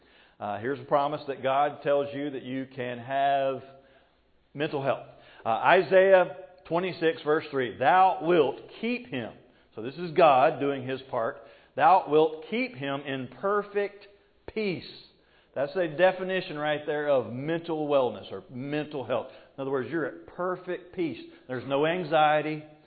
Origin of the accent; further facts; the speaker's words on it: the South, United States; I'm from the South, and so I talk like I have mental issues.